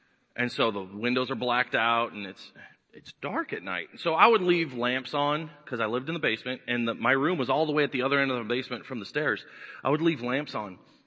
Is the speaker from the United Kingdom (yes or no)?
no; Missouri, United States; I used to live in the basement of the house I grew up in over in Missouri.